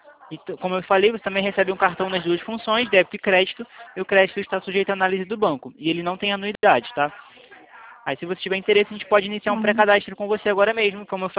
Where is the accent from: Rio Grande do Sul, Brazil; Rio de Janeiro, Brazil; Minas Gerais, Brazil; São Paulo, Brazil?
Rio de Janeiro, Brazil; eu sou do Rio